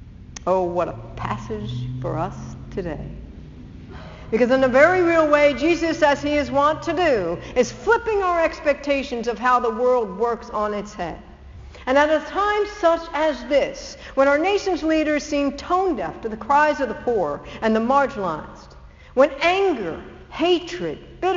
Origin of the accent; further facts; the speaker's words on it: Maryland, United States; Now, most of you know that I grew up in Maryland, which is home to the largest estuary in North America, the Chesapeake Bay.